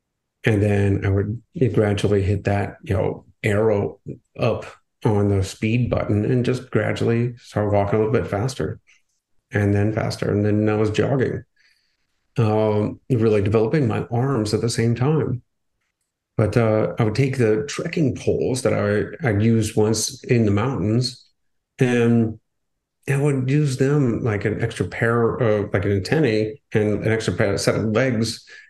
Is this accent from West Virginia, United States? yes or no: no; Akron, Ohio, United States; Back in my hometown of Ohio, the Akron Marathon.